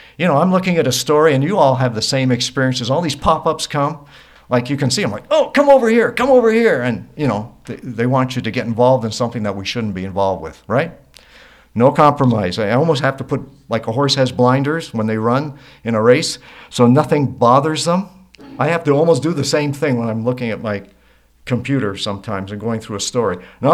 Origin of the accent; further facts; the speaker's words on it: Canada; Maybe it was growing up in Canada.